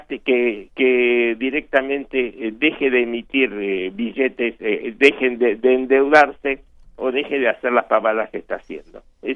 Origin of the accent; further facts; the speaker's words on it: Uruguay; yo, como medio uruguayo, también lo sé y lo siento